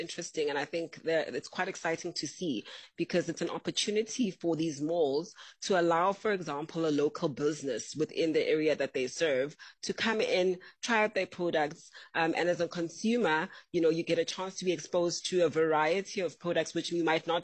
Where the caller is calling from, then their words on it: Johannesburg, Gauteng, South Africa; I'm saying hi from Windy Johannesburg, by the way.